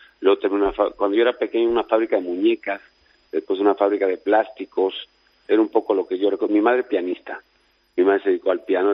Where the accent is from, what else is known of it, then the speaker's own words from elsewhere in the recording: Mexico; now in Spain; me ha costado un pelín más en mi país, pues porque hay mucha expectativa, la selección, en fin, pero esto también me siento muy valorado, tanto allí como aquí